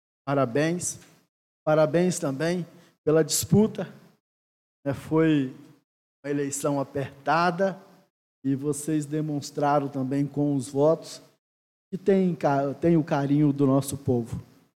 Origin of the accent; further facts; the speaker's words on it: Vila Valério, Espírito Santo, Brazil; moved away as an adult; also born or lived in São Paulo; Eu tinha 8 para 19 anos, saí de Vila Valério para estudar em São Paulo